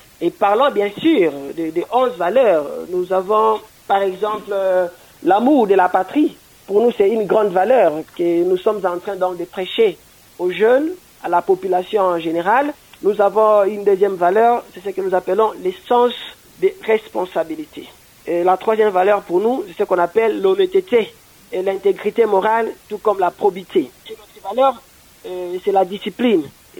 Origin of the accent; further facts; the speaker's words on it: Lualaba, DR Congo; Nous venons de réaliser un grand travail ici chez nous au Lualaba.